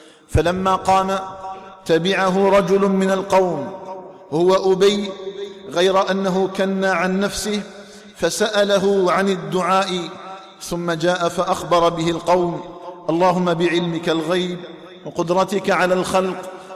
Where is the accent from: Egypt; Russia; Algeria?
Algeria; اللهم اجعل بلدنا الجزائر آمنا مطمئنا وسائر بلاد المسلمين.